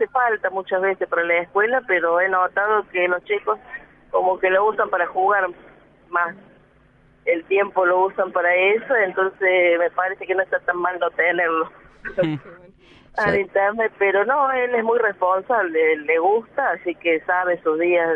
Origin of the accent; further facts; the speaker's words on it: Bunquillo, Córdoba, Argentina; nosotros que somos de Bunquillo, lo que es el traslado de los chicos... Bueno, tienen que venir a Córdoba